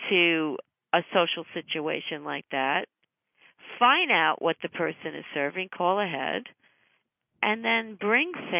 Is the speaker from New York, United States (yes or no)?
yes; New York City, New York, United States; born there; because from the time I was born in Hell's Kitchen